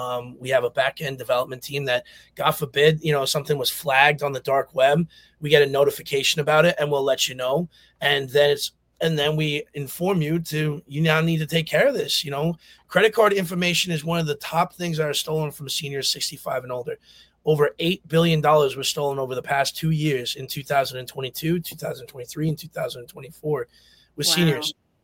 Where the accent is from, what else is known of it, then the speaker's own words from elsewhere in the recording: New Jersey, United States; So as I said, I'm from Jersey.